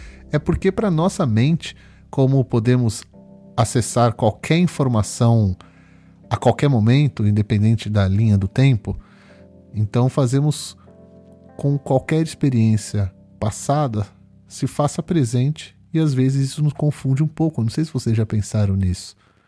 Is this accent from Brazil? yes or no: yes; São Paulo, Brazil; eu nasci na cidade de São Paulo, para quem não sabe. Eu sou paulistano, como se chama. Nasci na cidade de São Paulo e cresci na cidade de São Paulo, capital do estado de São Paulo. Cresci nessa cidade toda a minha vida